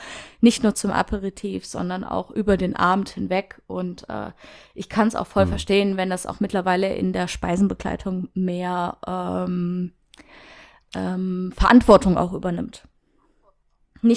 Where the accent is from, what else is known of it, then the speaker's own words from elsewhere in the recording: Rhineland-Palatinate, Germany; Pfalz oder Rheinhessen, also da bin ich back to the roots, da wo ich geboren bin, da komme ich auch her, so nach dem Motto.